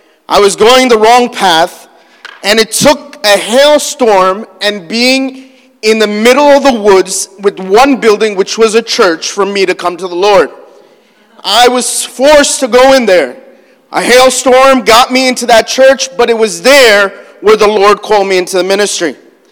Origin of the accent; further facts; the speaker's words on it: United States; even though I'm Indian, I was born and raised in America, grew up in Burger King, McDonald's, and everything